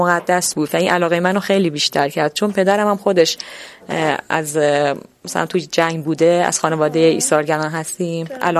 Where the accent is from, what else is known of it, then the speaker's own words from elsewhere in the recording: Kurdistan, Iran; born there; چون من تو منطقه جنگی به دنیا اومدم. آره. تو منطقه کردستان